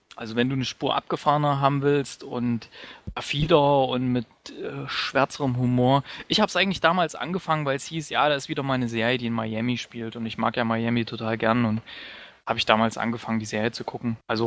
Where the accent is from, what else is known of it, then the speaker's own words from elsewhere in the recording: Gera, Thuringia, Germany; da gab es damals in meiner Heimatstadt Gera mal so eine Aktion im Kino